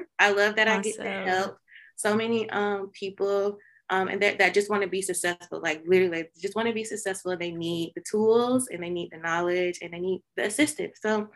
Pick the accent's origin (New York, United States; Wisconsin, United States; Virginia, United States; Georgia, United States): Georgia, United States; I had been there for 5.5 years and I'm originally from Georgia.